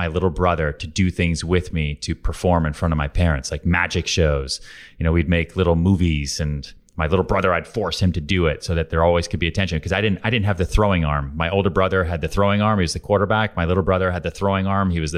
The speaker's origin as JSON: {"language": "English", "town": "Houston", "region": "Texas", "country": "United States", "tie": "born or raised there", "also_born_or_lived": "Long Island / Boston", "lives_now": "New York, United States", "said": "I was born in Houston, Texas, grew up there, bounced around Long Island outside Boston way before I ever came to New York."}